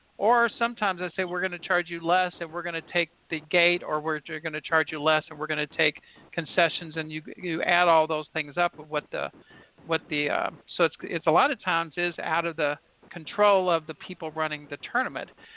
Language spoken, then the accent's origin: English; Indiana, United States; I'm from Southern Indiana, so I can say Podunk.